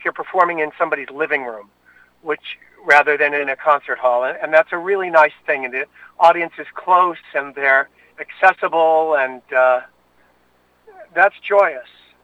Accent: Iowa, United States; because I'm from Iowa, and KT is from Oklahoma, and so my parents could come hear us

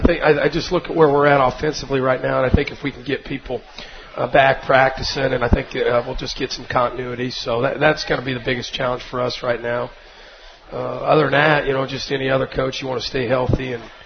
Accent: Maryville, United States; I grew up in Maryville, lived in Maryville my whole life.

